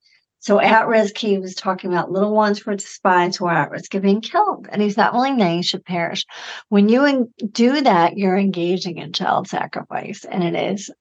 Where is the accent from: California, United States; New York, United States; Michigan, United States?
Michigan, United States; So I'm from Michigan, where we never had a single rape exception, a single law.